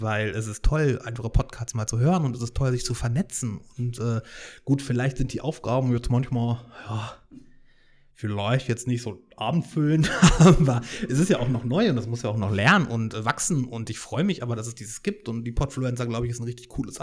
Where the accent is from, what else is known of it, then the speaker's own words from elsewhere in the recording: Hannover, Lower Saxony, Germany; Ich bin zwar nicht aus Berlin, ich bin aus Hannover